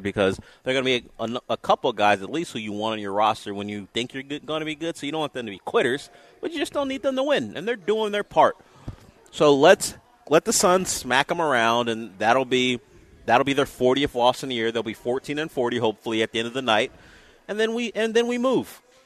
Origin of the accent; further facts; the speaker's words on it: Lakewood, California, United States; And from somewhere in my hometown, but where I grew up, Lakewood, California